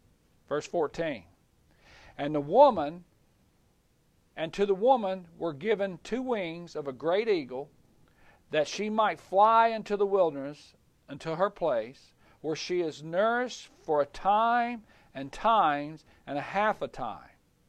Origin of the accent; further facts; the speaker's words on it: United States; Yeah, I'm American, but you do speak what? English, okay?